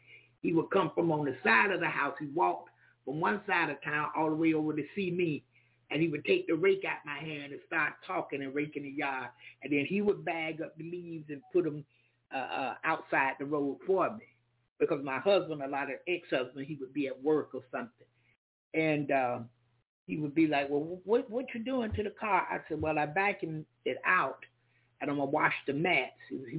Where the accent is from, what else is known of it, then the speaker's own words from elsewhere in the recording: Jacksonville, Florida, United States; accent: country; I say, Jacksonville, I'm from Florida.